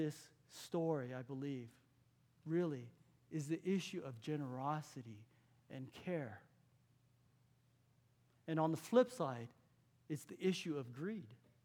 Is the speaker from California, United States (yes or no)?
yes; California, United States; I'm a West Coast boy. I grew up on the West Coast. Kentucky was the first time that I actually moved outside of California.